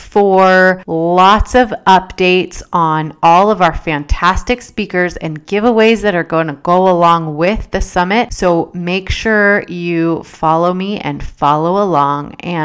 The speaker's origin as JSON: {"language": "English", "country": "United States", "accent": "Carolina", "said": "And I was just like belting out the lyrics in my mind in my thickest Carolina accent."}